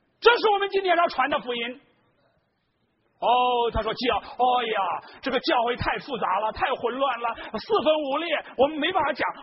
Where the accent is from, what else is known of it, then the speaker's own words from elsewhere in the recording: China; 我们在座的大部分是中国人，我们作为中国人，当然我们对中国人有负担